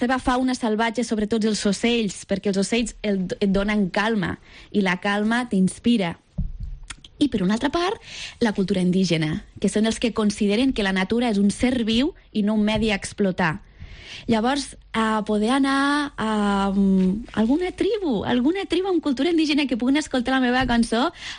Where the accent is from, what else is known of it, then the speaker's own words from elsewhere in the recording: Lleida, Catalonia, Spain; a part de Lleida, que sóc de Lleida